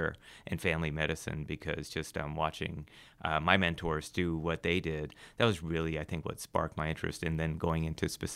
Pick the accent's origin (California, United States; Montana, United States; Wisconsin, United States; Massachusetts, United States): California, United States; I'm from Orange County, born and raised.